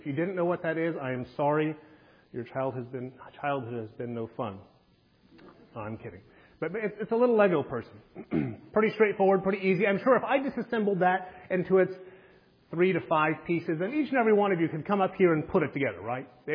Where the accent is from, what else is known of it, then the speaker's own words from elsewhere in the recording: Ogallala, Nebraska, United States; As Brother Eric said, I'm from Ogallala, Nebraska.